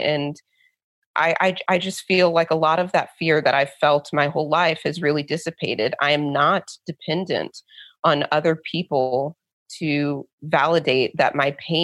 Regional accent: Midwest, United States; I grew up in the Midwest in mostly white suburban neighborhoods.

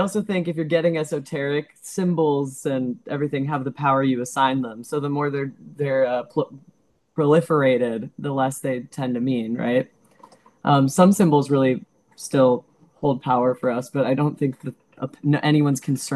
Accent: Los Angeles, California, United States; I grew up in Los Angeles, yeah.

